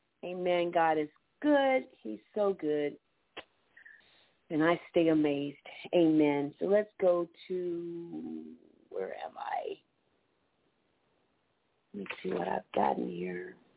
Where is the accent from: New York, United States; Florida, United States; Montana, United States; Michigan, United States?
Florida, United States; Orlando; now in Georgia, United States; I'm originally from Florida, so I've been in Georgia for like 22 years